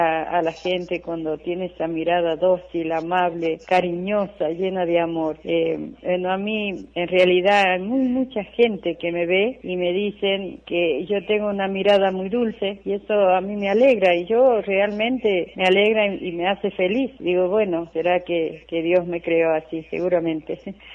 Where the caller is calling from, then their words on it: Buenos Aires, Argentina; de Buenos Aires.